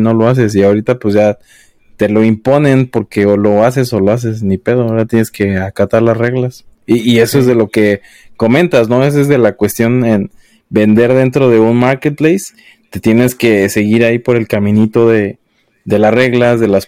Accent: Mexico; por lo menos yo que soy de México

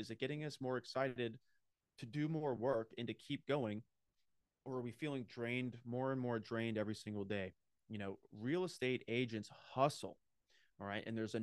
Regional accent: New England, United States; I grew up in New England, and there's a lot of beautiful real estate up there.

